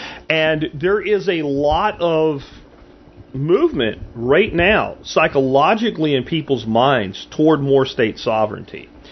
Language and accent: English; Texas, United States; it's an embarrassment to me as a Texan, that this hasn't happened in Texas.